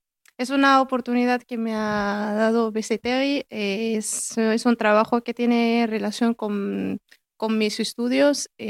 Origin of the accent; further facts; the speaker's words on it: Morocco; soy de Marruecos, estoy estudiando ingeniería informática